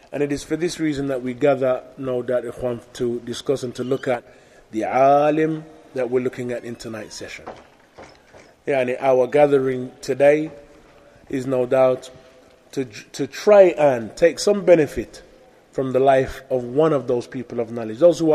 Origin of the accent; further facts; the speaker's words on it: United Kingdom; that is not saying it because we're British, saraha.